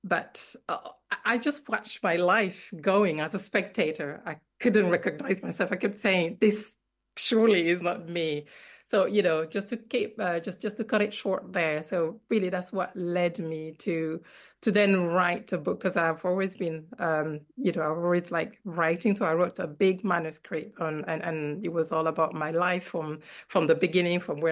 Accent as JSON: {"language": "English", "country": "Guinea", "tie": "born or raised there", "said": "as Enoch just introduced me. I was born and raised in Guinea"}